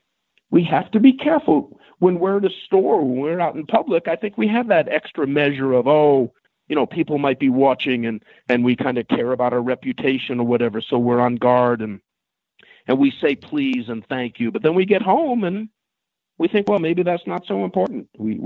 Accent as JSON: {"language": "English", "town": "Farmington", "region": "New Mexico", "country": "United States", "tie": "born or raised there", "said": "people ask me, where did you grow up? I say, I'm trying to do it in Farmington, New Mexico."}